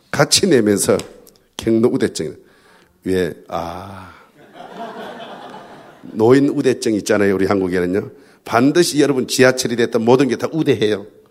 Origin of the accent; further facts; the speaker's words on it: South Korea; 내가 한국 사람이다. 코리아다.